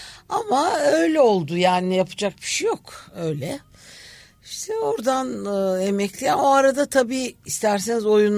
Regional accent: Istanbul, Turkey; Ben İstanbul doğumluyum. Kuzguncuk'ta doğdum.

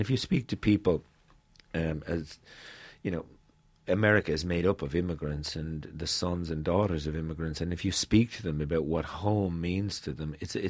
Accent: Ireland; now in New York, United States; But I've lived here since 1988. Irish always, spiritually, in every way, I'm Irish. I see myself as an Irishman who lives in New York.

